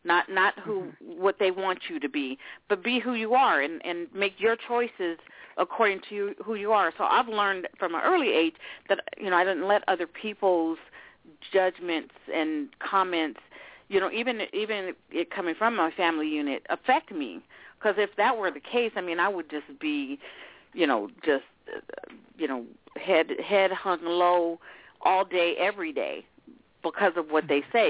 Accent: Oakland, California, United States; also born or lived in Illinois; I grew up in Oakland. And, you know, I moved from Illinois to Oakland, and I grew up in a pretty bad family.

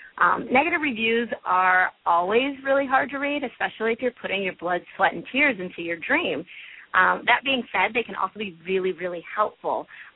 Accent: Milwaukee, Wisconsin, United States; Baltimore reminds me a lot of my hometown. I'm from Milwaukee, Wisconsin. So it, too, is on the water.

